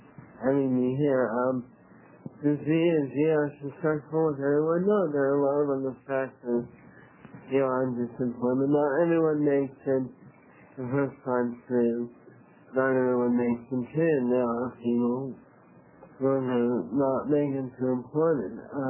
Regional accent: Eugene, Oregon, United States; I'm from Eugene.

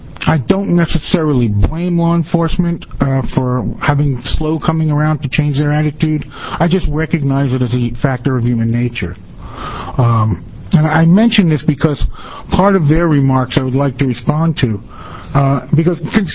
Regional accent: Eugene, Oregon, United States; I'm an attorney from Eugene

